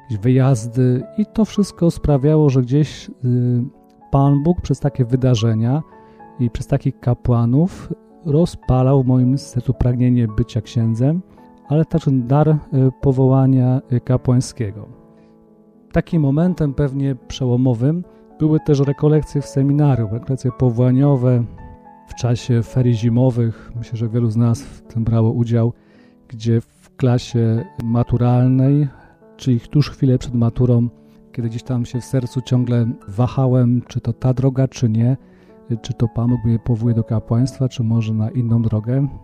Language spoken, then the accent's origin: Polish; Sokolniki, Łódź Voivodeship, Poland; Pochodzę z rodziny wielodzietnej. Mam dwóch braci, mam siostrę. Szkołę kończyłem w Sokolnikach, szkołę średnią kończyłem w Wieluniu, bo liceum ogólnokształcące.